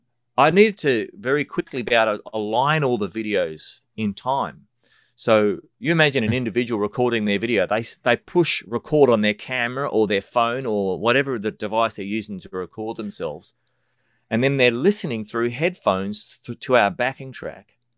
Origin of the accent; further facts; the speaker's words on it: Australia; now in New Zealand; as an Australian in New Zealand